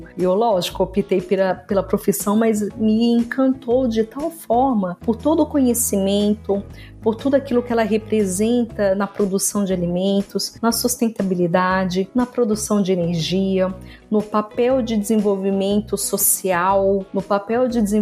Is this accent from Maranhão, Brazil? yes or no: yes; Balsas, Maranhão, Brazil; Sou natural de Balsas, no estado do Maranhão, uma cidade e região de fronteira agrícola, referência quando a gente fala ali na região do Mapito, que compreende os estados do Maranhão, Piauí e Tocantins